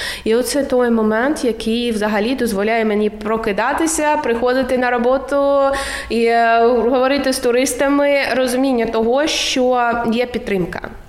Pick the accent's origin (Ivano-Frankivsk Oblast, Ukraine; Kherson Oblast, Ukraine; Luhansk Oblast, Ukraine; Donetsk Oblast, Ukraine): Luhansk Oblast, Ukraine; Lysychansk; moved away as an adult; also born or lived in Kharkiv; now in Latvia; Я сама родом з Луганщини, я навчалася і тривалий час жила в Харкові, тому я, власне, приїхала з Харкова, але народилася я в Лисичанську на Луганщині.